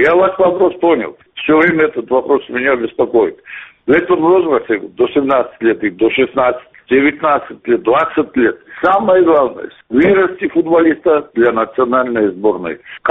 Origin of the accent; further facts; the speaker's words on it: Georgia; Лично я горжусь этим, конечно, как грузин